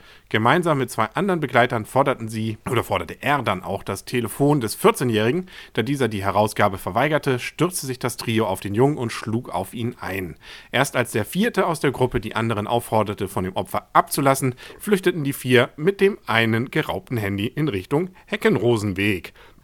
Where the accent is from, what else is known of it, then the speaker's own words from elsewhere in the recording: Kiel, Schleswig-Holstein, Germany; Ja, da freuen wir uns ja als Kieler.